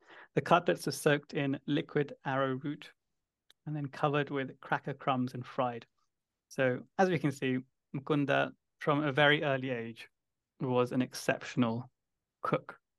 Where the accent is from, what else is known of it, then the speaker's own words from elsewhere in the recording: India; born there; But then I remind them I was born in India